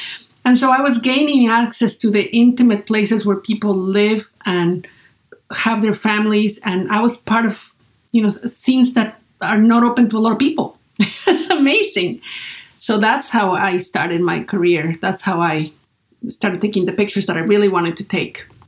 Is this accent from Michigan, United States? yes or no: no; Great Falls, Virginia, United States; So I started a little business in my hometown in Great Falls, Virginia, taking portraits of the people there.